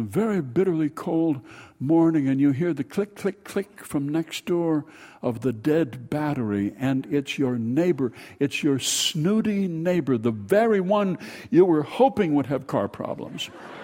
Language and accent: English; Minnesota, United States; You're never, ever, when you say, I'm from Minnesota, going to hear people say, oh, they have a number of theaters there, don't they?